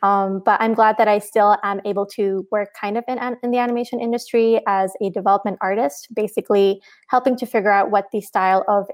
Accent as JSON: {"language": "English", "country": "Canada", "lives_now": "Toronto, Canada", "said": "I am a freelance illustrator and a character designer for animation. I am Pakistani Canadian, based out of Toronto."}